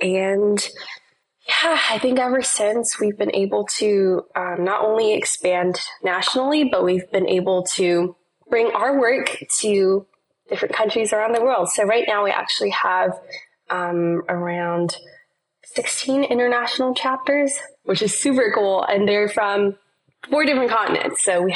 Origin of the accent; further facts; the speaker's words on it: Chula Vista, California, United States; I'm currently 17 years old, and I am from Chula Vista, which is roughly in San Diego, in California.